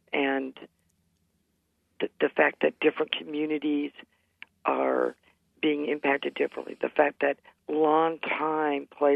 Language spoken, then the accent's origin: English; Texas, United States; now in Minnesota, United States; I'm originally from Texas where, you know, it's pretty much, you know, sink or swim on your own.